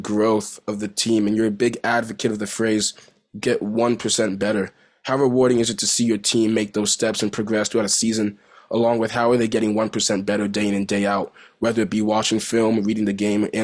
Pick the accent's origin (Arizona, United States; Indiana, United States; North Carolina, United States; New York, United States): North Carolina, United States; Charlotte; I'm from Charlotte, North Carolina. I'm a Hornets fan.